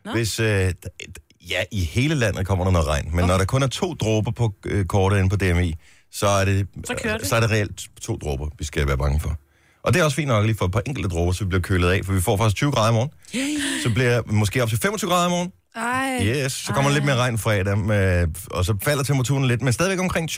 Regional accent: Aarhus, Central Denmark Region, Denmark; Jeg kommer fra Aarhus.

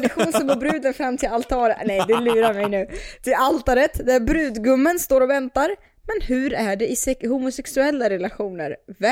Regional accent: Russia; att jag är ryss och aldrig varit på ett gaybröllop

